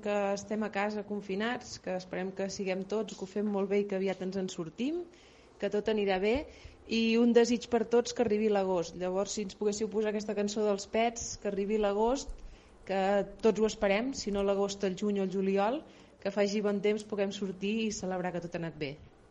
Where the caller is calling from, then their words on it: Montblanc, Catalonia, Spain; som uns veïns de Montblanc